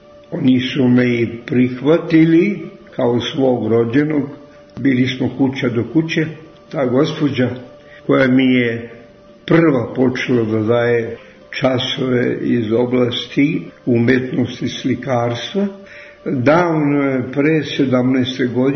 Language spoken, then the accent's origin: Serbian; Belgrade, Serbia; Ja sam iz Beograda, sa Dedinja.